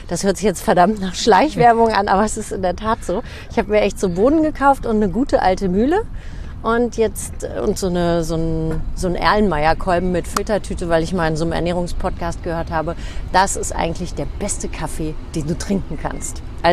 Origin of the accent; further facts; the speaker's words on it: Northern Germany, Germany; ich komme aus dem Norden